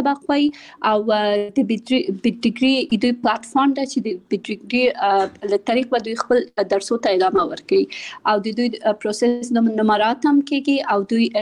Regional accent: Kabul, Afghanistan; also born or lived in Pakistan; زه په کابل کې زیږیدلې یم او خپل ابتدایي تعلیمات مې په پاکستان کې کړای او بیا ثانوي او بیرته پوهنتون مې په کابل کې ویلای

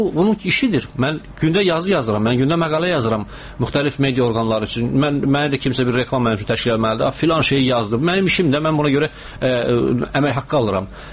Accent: Lerik District, Azerbaijan; Konkret bu yayda getmişdim doğma rayonuma Lerikə.

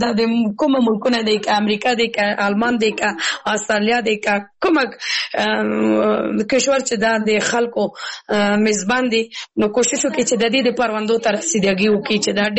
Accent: Kabul, Afghanistan; زه اوس بل ولایت کې اوسېږم زه په خپل د کابل ولایت نه یم زه زما یو بل داسې پنهاني یو ولایت کې اوسېږم چېرته زه خلک ما نه پیژني

